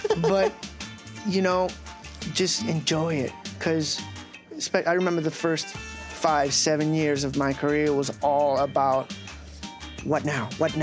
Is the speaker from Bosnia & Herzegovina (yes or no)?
no; Puerto Rico; I'm from Puerto Rico. I'm a U.S. citizen.